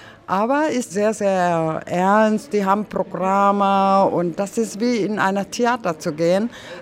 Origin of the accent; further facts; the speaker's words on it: Northeast India, India; German is a second language; now in Stuttgart, Germany; Ich komme aus Nordostindien und das ist Grenze früher Burma und jetzt heißt Myanmar.